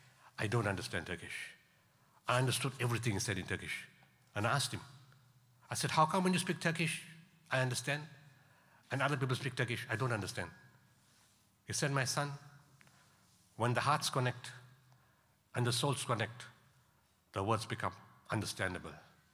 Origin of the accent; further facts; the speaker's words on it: Pietermaritzburg, KwaZulu-Natal, South Africa; A few years ago, a police van was driving from my hometown, Pietermaritzburg, to Durban on the N3.